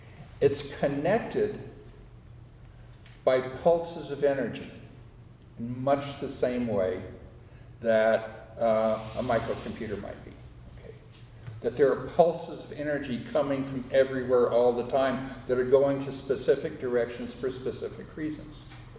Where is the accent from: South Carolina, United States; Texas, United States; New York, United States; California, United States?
California, United States; Los Angeles; born there; I was born in Los Angeles, California, early in 1946, right after my dad got back from fighting in the South Pacific.